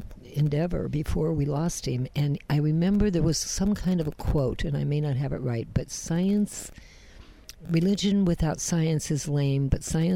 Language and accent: English; Medina, Ohio, United States; I'm from Medina, Ohio, and I was brand new, hadn't been married dead long